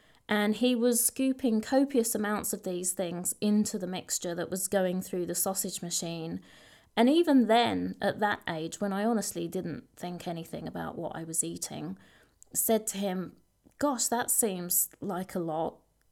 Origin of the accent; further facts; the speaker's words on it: East of England, United Kingdom; accent: Essex; this inner voice just said to me, "This just ain't right." In my classic Essex accent.